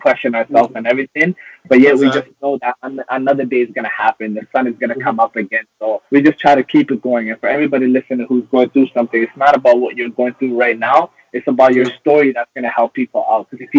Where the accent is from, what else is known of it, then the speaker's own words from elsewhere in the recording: Toronto, Ontario, Canada; growing up in Toronto ain't fucking easy.